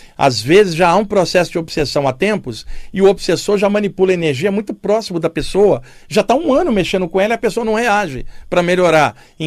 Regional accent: Rio de Janeiro, Brazil; porque eu sou carioca

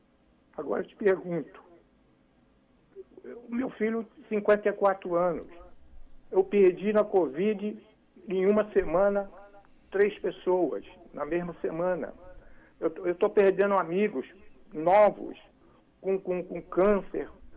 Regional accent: Niterói, Rio de Janeiro, Brazil; Eu, na realidade, eu sou de Niterói. Eu estou aqui em São Paulo, passando os dias.

